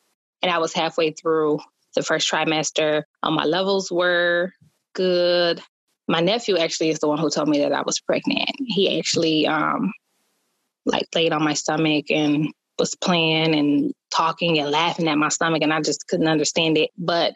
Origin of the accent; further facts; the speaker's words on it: Saginaw, Michigan, United States; I am from Saginaw, Michigan.